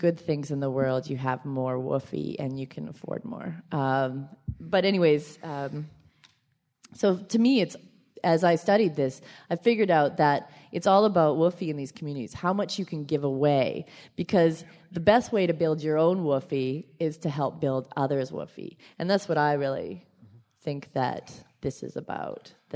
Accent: Canada; also born or lived in Toronto; now in San Francisco, United States; I'm a Canadian. And I was working, you know, blogging, but working at a kind of a dead-end job in Toronto.

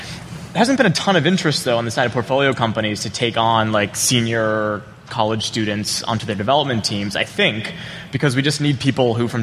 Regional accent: Austin, Texas, United States; I grew up in Austin, actually. I had my high school prom in this room 7 years ago.

